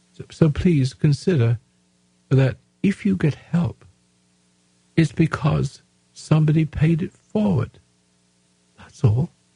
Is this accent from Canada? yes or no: no; England, United Kingdom; now in Grants Pass, United States; You see, I'm still English in some ways.